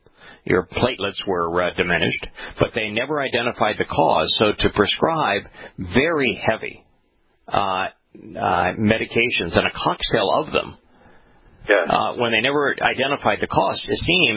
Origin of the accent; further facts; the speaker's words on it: India; But you know, I'm Indian, so I don't process it very well.